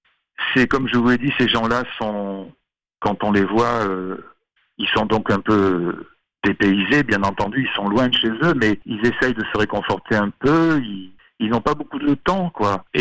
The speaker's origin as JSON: {"language": "French", "town": "Marseille", "region": "Provence-Alpes-Côte d'Azur", "country": "France", "tie": "born or raised there", "also_born_or_lived": "Var", "said": "Je suis né dans le Var, mais parce que mon père était cheminot, et donc on voyageait de gare en gare comme ça. Mais très très vite, à la toute petite enfance, je suis venu à Marseille, où j'ai vécu toute la première partie de ma vie, enfin, jusqu'aux études"}